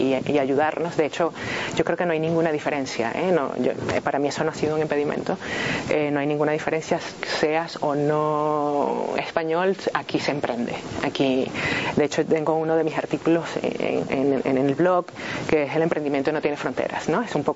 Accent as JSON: {"language": "Spanish", "country": "Venezuela", "said": "la marca como venezolano, porque estamos todos saliendo"}